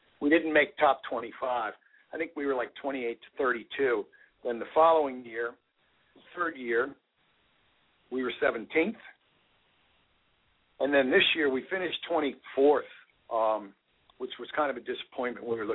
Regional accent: United States; Well, I'm not actually Danish. I'm an American.

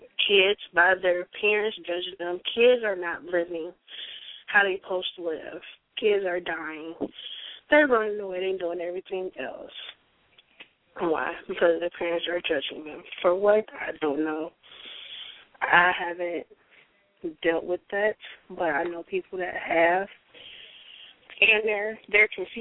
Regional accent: Bible Belt, United States; And I was raised in the Bible Belt and so on and so forth.

